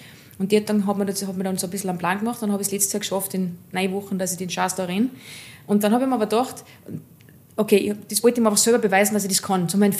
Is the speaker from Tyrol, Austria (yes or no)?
no; Salzburg, Austria; ich bin aus dem Bongau